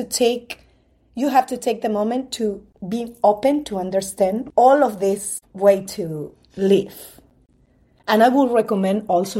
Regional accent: Peru; English is a second language; And I say, oh, I'm from Peru. You know, do you know where is Peru? No, the answer is no. It's next to Mexico, they answered.

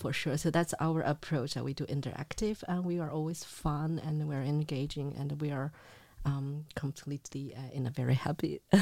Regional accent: Beijing, China; English is a second language; moved away as an adult; now in Luxembourg; I'm originally from Beijing, China.

